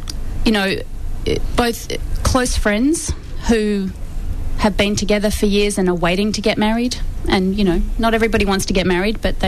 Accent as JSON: {"language": "English", "town": "Melbourne", "region": "Victoria", "country": "Australia", "tie": "born or raised there", "said": "And I've come back to Melbourne, which is my hometown, and I love Australia dearly"}